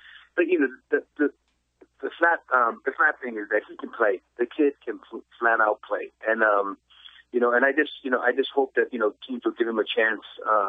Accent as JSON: {"language": "English", "region": "Hawaii", "country": "United States", "tie": "born or raised there", "said": "It's about my life growing up in Hawaii and the things that the difficulties that I had to deal with throughout my whole life and in the NFL."}